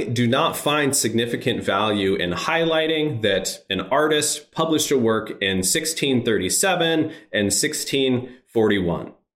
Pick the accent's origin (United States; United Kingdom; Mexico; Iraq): United States; Midwest; I relate to experience as a Midwesterner in winter.